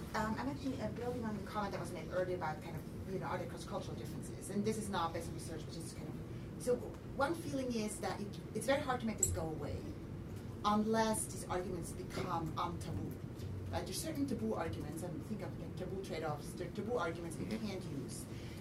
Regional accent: Switzerland; English is a second language; my home country, Switzerland

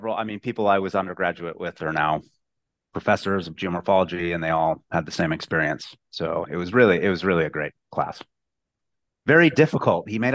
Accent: Riverside, California, United States; So I was born in Riverside, and then we spent a little while in Northern California, and then we moved back when I was about 14 to Riverside.

